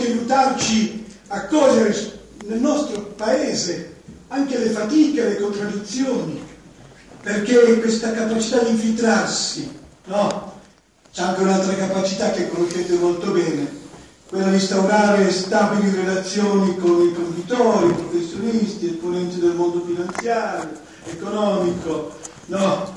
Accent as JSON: {"language": "Italian", "region": "Veneto", "country": "Italy", "said": "Io sono un Veneto e non devo spiegare perché mi è cara questa terra. Perché dalla regione dove sono nato io"}